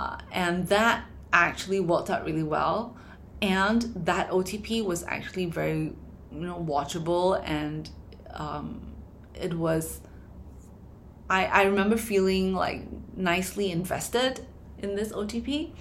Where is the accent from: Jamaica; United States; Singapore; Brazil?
Singapore; as a Singaporean, I like seeing beautiful food on my screen too.